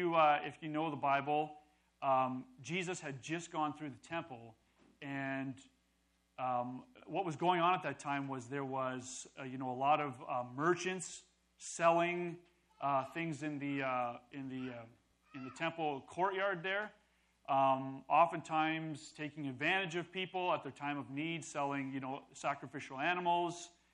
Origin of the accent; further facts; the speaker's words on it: Ontario, Canada; I grew up in a large family. I'm the oldest of 14 siblings. We come from Ontario. I grew up in a very conservative religious background.